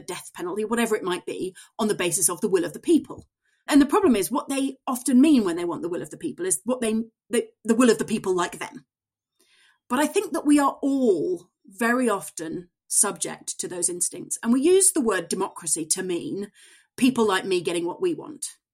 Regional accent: Builth Wells, Wales, United Kingdom; my hometown of Bilth Wells in rural Wales

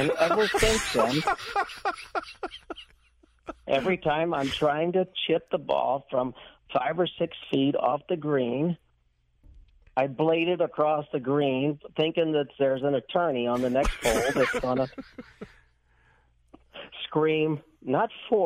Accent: St. Louis, Missouri, United States; Right here in St. Louis. I've been playing golf for 50 years

